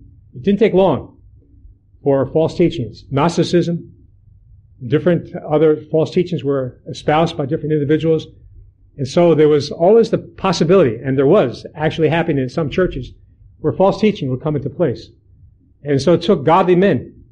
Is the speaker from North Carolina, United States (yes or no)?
no; New York, United States; I was a Yankee. I came from New York.